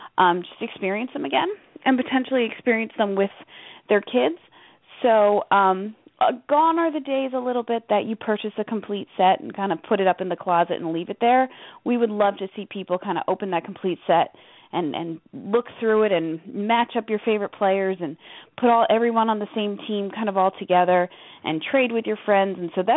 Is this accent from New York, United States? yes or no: no; Connecticut, United States; Oh, absolutely. I grew up in Connecticut.